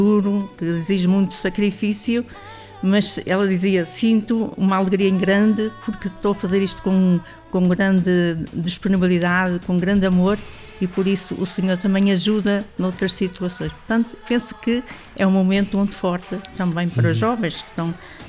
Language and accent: Portuguese; Cardeles, Viana do Castelo, Portugal; sou natural de Cardeles, concelho e distrito de Viana do Castelo.